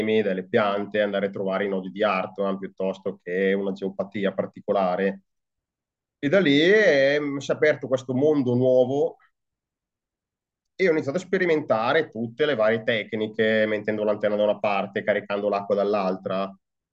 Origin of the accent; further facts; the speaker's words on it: Caravaggio, Lombardy, Italy; sono entrato a far parte di un gruppo qua del mio paese a Caravaggio